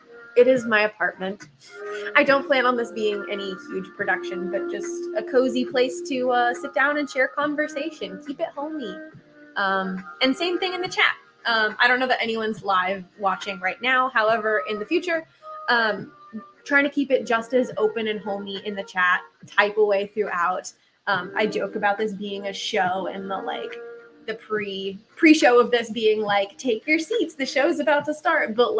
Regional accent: Wisconsin, United States; I was born in Wisconsin, so lived there.

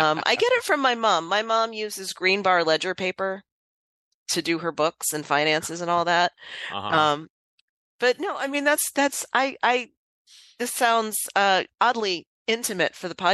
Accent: Florida, United States; because I grew up in North Pinellas

